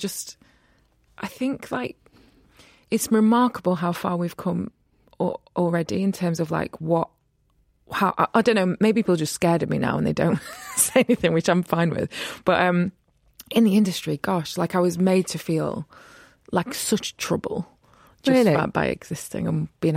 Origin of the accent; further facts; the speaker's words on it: Rotherham, Yorkshire and the Humber, United Kingdom; born there; I was born in 86 in Rotherham.